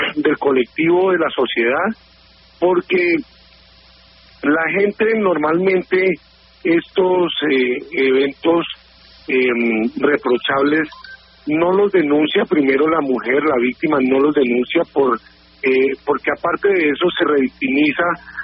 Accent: Colombia

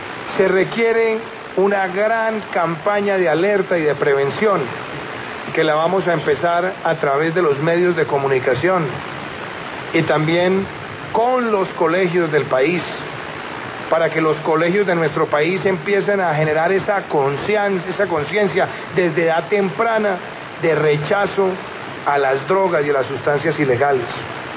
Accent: Colombia; nosotros como colombianos

